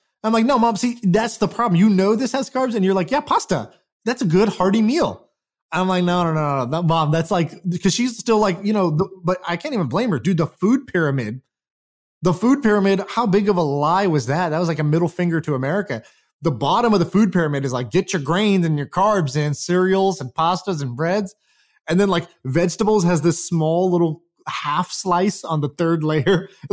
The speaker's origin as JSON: {"language": "English", "town": "Houston", "region": "Texas", "country": "United States", "tie": "born or raised there", "said": "I used to eat the school lunch in Texas. I grew up in Houston, Texas in middle school."}